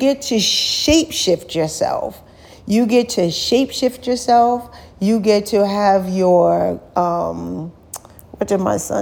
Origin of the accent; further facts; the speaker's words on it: New York, United States; now in Atlanta, United States; But I'm from New York. And every now and then, I got to remind myself, I am not from Georgia. I'm a New Yorker. I'm a New Yorker. I'm a Long Island girl.